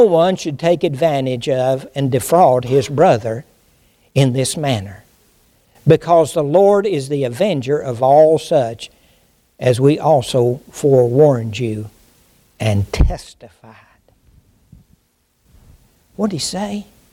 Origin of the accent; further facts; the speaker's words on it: Southern US, United States; It wasn't like that when I was growing up. Of course, I was born in the Bible Belt. I realized that. There was a whole different world up north.